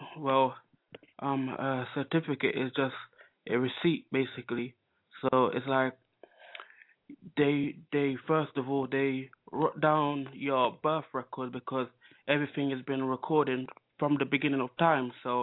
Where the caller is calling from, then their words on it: London, United Kingdom; I'm calling from England, London.